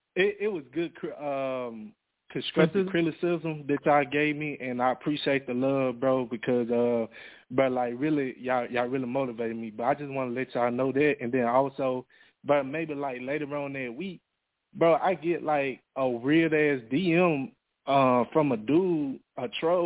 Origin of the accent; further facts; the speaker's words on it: Mississippi, United States; Bro, I'm from Mississippi, bro, and shit, we fucking with y'all down here, even though we kind of a small town.